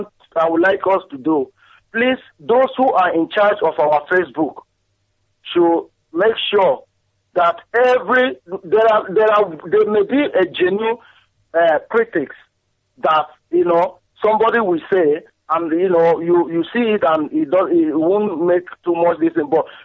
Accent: Imo, Nigeria; now in Manchester, United Kingdom; from Manchester. I'm Biafra from Ebuamainobuta, local government, Imo State, Biafra land.

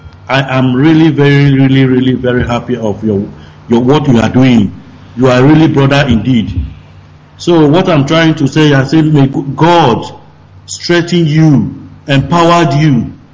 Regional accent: Delta, Nigeria; since I was born and brought up, I never see myself as a Nigerian. I'm from Delta State.

